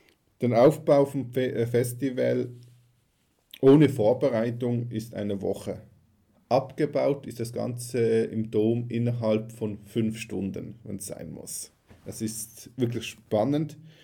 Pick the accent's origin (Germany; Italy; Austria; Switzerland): Switzerland; So was Großes sind wir als Schweizer fast nicht gewohnt.